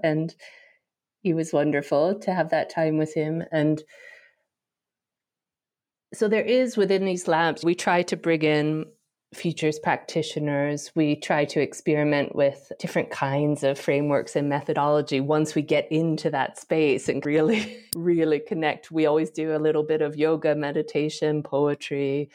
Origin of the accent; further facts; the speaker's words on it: United States; I grew up in America, very, in so many ways, were hard things about my childhood and growing up, but privileged in so many ways compared to so many people in the world.